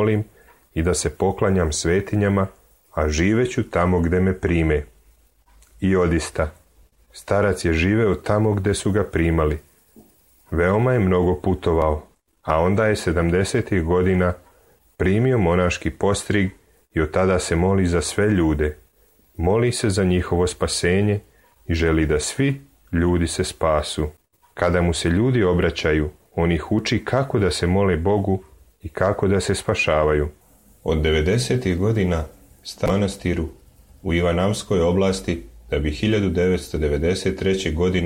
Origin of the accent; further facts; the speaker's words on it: Russia; Kod nas u Rusiji sam narod obnavlja svoje crkve